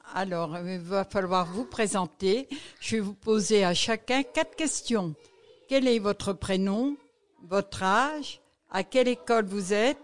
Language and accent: French; Normandy, France; Et donc moi je suis née tout près de Sainte-Mère-Église à 40 kilomètres, donc toute mon enfance, on m'a parlé que de ça.